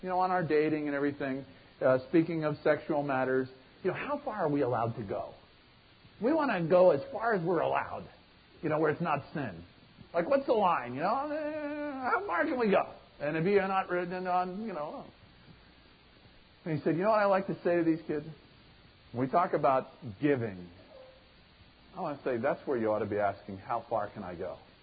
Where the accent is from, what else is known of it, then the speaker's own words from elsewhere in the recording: United States; It's not my primary identity is not that I'm an American. It's not that I'm white. It's not that I'm upper middle class.